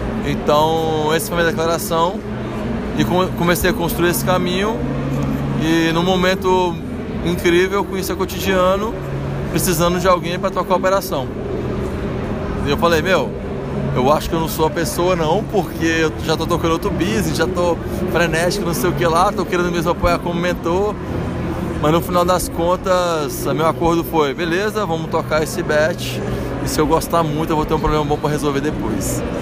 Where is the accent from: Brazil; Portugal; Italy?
Brazil; Minas Gerais; Eu vim do planeta de Minas Gerais.